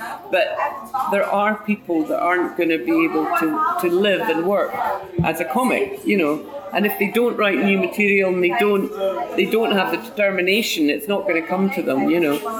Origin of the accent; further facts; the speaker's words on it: Edinburgh, Scotland, United Kingdom; I am born and bred in Edinburgh and I live and work in Edinburgh, I don't come up from London